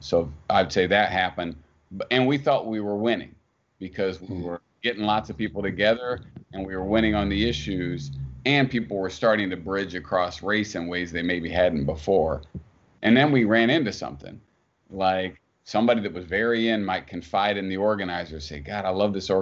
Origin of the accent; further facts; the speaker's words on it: Indiana, United States; Like, I grew up in Southern Indiana. No surprise to me or any of the organizers.